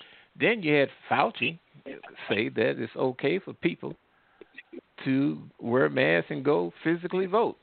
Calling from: Missouri, United States; Well, I'm calling from Missouri right now.

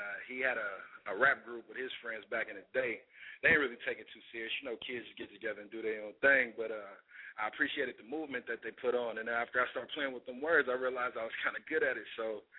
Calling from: Oakland, California, United States; I am located in beautiful Oakland, California.

